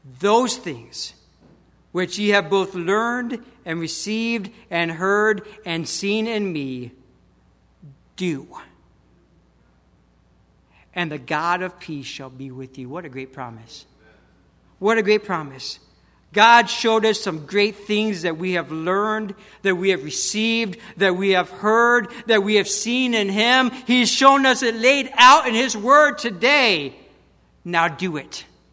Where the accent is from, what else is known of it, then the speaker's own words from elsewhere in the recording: Michigan, United States; also born or lived in New England; You know, I grew up in Michigan, and I'm guilty of this